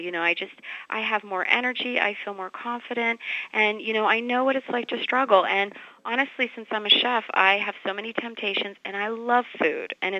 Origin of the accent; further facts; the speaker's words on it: Pittsburgh, Pennsylvania, United States; I'm originally from Pittsburgh.